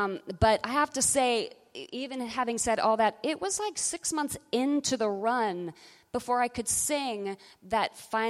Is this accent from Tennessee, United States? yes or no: no; Colorado, United States; now in New York, United States; I'm from Colorado, so, you know, it's always, living in New York is always like a bit of a vice.